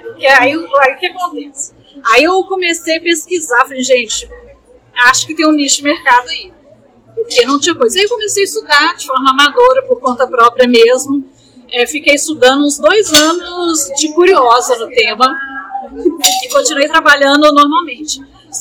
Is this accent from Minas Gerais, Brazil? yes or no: yes; Belo Horizonte, Minas Gerais, Brazil; moved away as an adult; now in São Paulo, Brazil; Eu tenho 46 anos, sou arquiteta, sou mineira, Belo Horizonte, não é? Assim, conterrânea de Rede Longevidade. Mas assim, eu falo que às vezes eu sou meio mineira, meio paulista, porque eu morei aqui em São Paulo quase 20 anos.